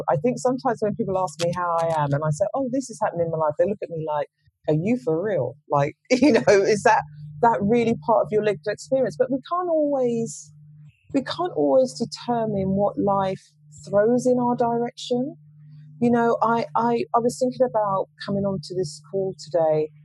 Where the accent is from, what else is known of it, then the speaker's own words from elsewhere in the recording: London, United Kingdom; you know, I grew up in South London.